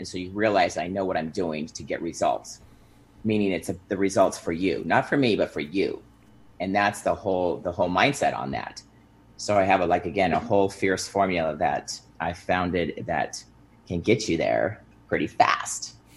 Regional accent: Huntington Beach, California, United States; my big event coming up in Huntington Beach, California, my hometown where I went to high school.

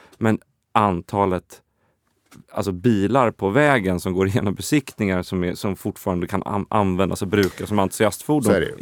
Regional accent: Småland, Sweden; det är lika mycket sten i jorden här som det är hemma i Småland

